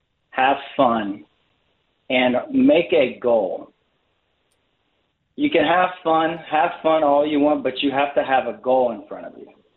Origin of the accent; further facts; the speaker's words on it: Lafayette, Louisiana, United States; So I used to go to our radio show back in Lafayette, Louisiana, my hometown.